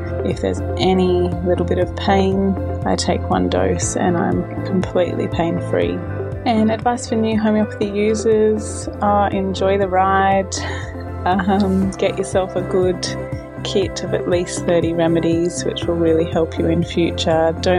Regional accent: Perth, Western Australia, Australia; I'm from Perth.

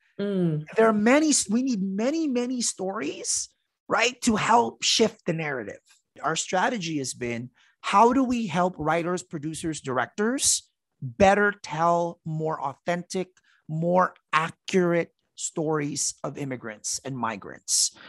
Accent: Mountain View, California, United States; But in Silicon Valley. Right. I grew up in Mountain View, which is like literally the headquarters of LinkedIn and Google.

